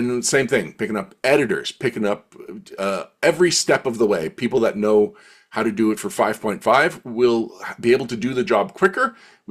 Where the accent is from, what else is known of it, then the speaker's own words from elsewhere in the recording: Canada; I was coming up on the end of my employment insurance because I'm Canadian.